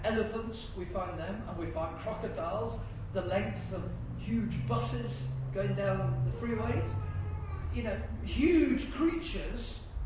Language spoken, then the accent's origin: English; United Kingdom; of course being Brits, sort of still a bit foolish as regards American huge distances